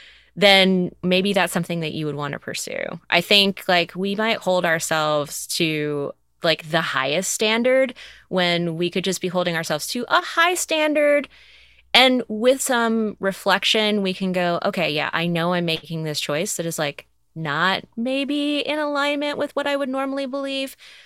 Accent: the South, United States; I grew up in the South and there were a lot of cross-political relationships that I knew of.

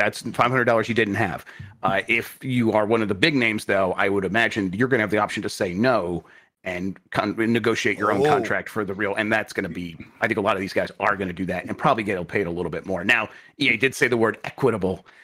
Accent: Michigan, United States; I grew up in Michigan. I'm a huge Wolverines fan.

